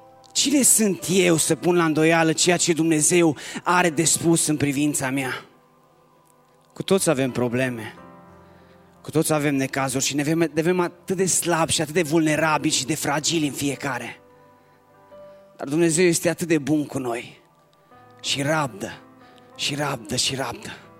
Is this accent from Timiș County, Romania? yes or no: no; Sibiu, Sibiu County, Romania; Eu sunt de la Sibiu, din Biserica Emanuel.